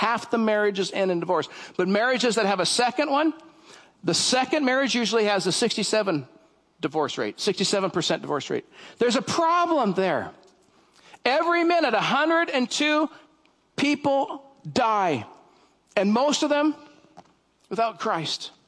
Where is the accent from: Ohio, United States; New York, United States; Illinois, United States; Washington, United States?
Washington, United States; Yakima; I grew up in Yakima, when I was a teenager, I was part of the harvest. We had orchards all around. We lived out in the country, had orchards all around us